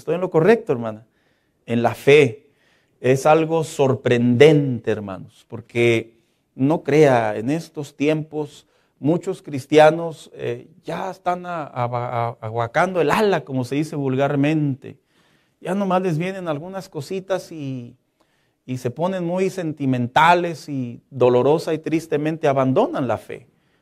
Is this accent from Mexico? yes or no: yes; Mexico; es un orgullo como mexicanos y para el estado de Chihuahua